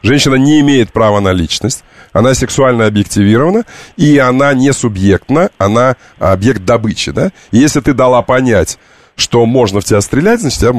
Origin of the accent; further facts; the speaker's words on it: Caracas, Capital District, Venezuela; Russian is a second language; Я говорил: «Soy venezolano, de Caracas». Я был венесуэльцем из Каракаса.